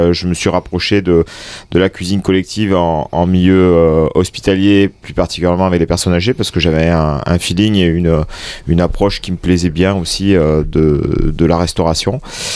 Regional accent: Perpignan, Occitanie, France; moved away as an adult; Je suis catalan, donc je suis de Perpignan exactement. Et donc j'ai fait toutes mes études là-bas, une partie à Marseille aussi, et puis après je me suis expatrié un peu partout, un peu à Paris, ensuite sur les Cévennes

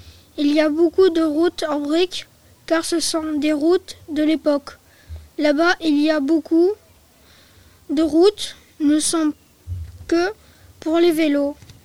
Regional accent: Nîmes, Occitanie, France; born there; Je suis né à Nîmes mais mon papa, lui, est né à Velden. J'ai donc de la famille qui habite à Velden.

